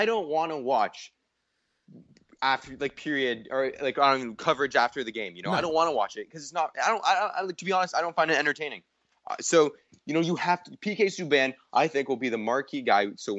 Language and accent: English; Canada; now in United States; So I mean, you know, I'm still a Canadian citizen and all that.